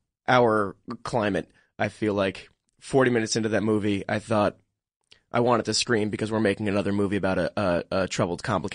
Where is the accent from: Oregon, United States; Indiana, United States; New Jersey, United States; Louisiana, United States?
New Jersey, United States; I'm from New Jersey.